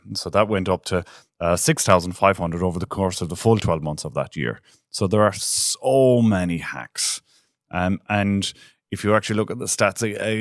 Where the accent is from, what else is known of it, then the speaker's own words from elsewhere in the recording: Ireland; I am Irish